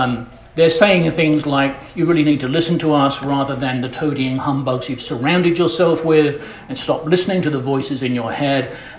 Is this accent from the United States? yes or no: no; England, United Kingdom; I'm English